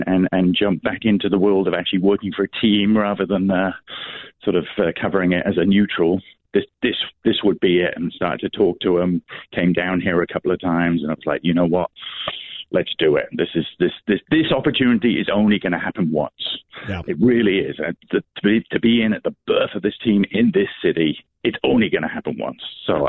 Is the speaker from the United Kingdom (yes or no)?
yes; England, United Kingdom; now in Austin, United States; I grew up in England. You might be able to tell.